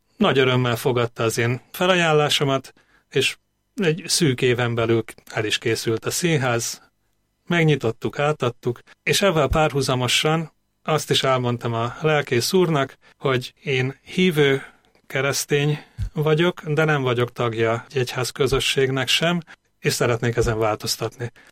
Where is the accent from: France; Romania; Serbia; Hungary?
Serbia; Kanjiža, Vojvodina; Én Magyar Kanizsán születtem, egy tiszaparti kisváros a jelenlegi Szerbiába, az akkori Jugoszláviában, és hát nagyon gazdag és élménydús gyermekkorom volt.